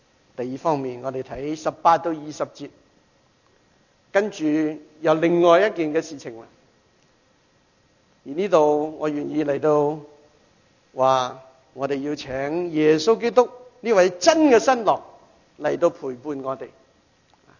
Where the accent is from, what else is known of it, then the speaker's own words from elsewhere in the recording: China; 这个咧系我哋中国人最明啦，系嘛？我哋同犹太人呢方面咧都系好相似嘅，系嘛？